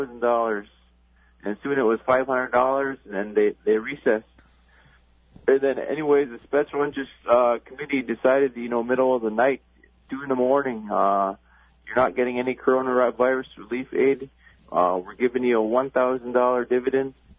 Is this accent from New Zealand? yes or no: no; Elim, Alaska, United States; now in Shishmaref, United States; I come from here in Shishmaref. It's a village of 600 people, just north of Nome. I'm originally from Elam. It's a smaller community near Nome, of 300 people.